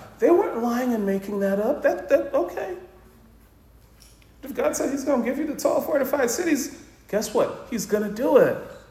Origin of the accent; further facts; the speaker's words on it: Trinidad & Tobago; I'm from Trinidad. Grenada's smaller than Trinidad.